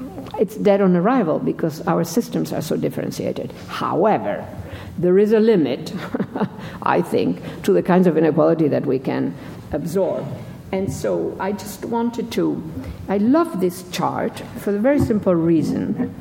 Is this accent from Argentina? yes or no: yes; Buenos Aires, Argentina; I remember, I grew up in Buenos Aires, and when I went back to Buenos Aires in the 1990s, the city was a transformed city.